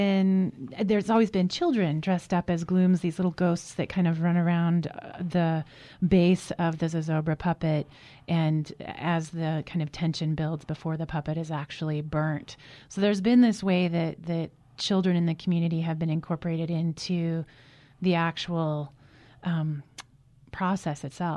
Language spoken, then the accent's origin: English; Santa Fe, New Mexico, United States; I grew up in Santa Fe, and my mother's house is within walking distance of Fort Marcy Park